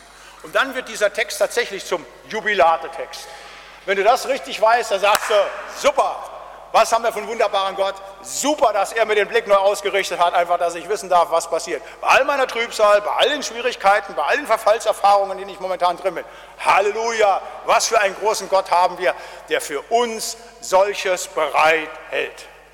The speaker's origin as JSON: {"language": "German", "region": "North Rhine-Westphalia", "country": "Germany", "said": "Da, wo ich herkomme, im Siegerland"}